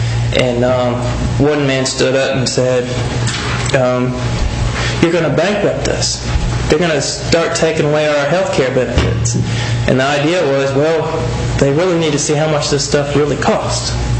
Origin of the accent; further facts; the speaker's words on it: Maryland, United States; I read today, kind of shocked. I grew up in Maryland, and most time I don't see.